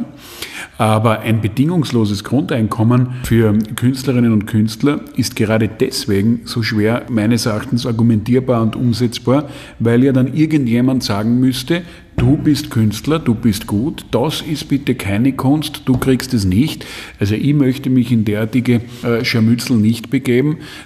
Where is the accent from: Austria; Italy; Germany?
Austria; Graz, Styria; Ich bin Grazer.